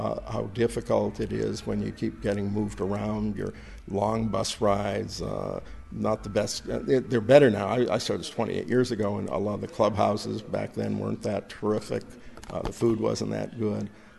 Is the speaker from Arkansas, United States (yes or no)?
no; Phoenix, Arizona, United States; born there; I went back to the state of Arizona. I was born in Phoenix, and after 4 years in Boston in the cold, I decided I need to get back to the desert